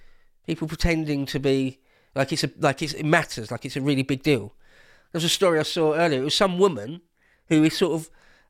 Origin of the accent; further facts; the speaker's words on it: England, United Kingdom; I wouldn't like to be currently in jail in Tehran as an Englishman, as a British citizen.